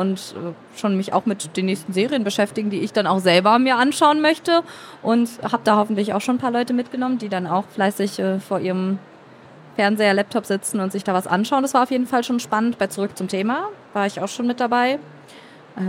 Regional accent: Berlin, Germany; ich komme ja ursprünglich aus Berlin, bin extra weggezogen und jetzt bin ich dann da wieder.

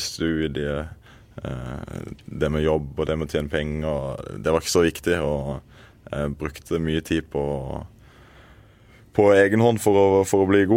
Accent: Mandal, Agder, Norway; now in Oslo, Norway; Så jeg hadde jo sommerferie i 3-4 måneder, bare var hjemme i Mandal, og Mandal koste meg.

